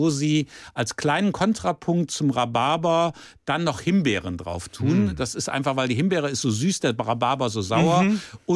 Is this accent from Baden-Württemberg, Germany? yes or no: no; Neuwied, Rhineland-Palatinate, Germany; also born or lived in Troisdorf / Hesse; Aufgewachsen bin ich in Neuwied am Rhein, aber meine Heimat ist schon ewig lange Hessen, weil ich habe in Gießen und in Marburg studiert, ich habe meinen ersten Job in Kassel gehabt und habe lange in Wiesbaden gearbeitet.